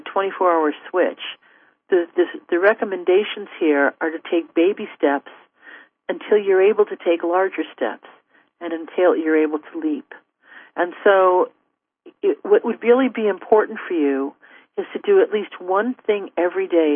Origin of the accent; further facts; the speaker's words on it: Ohio, United States; I'm from Ohio, and my partners here are from California.